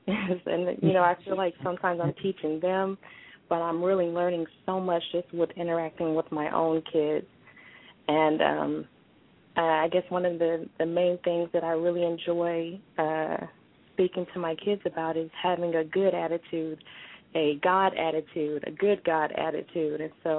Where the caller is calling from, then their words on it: Nashville, Tennessee, United States; Yeah, I'm calling from Nashville.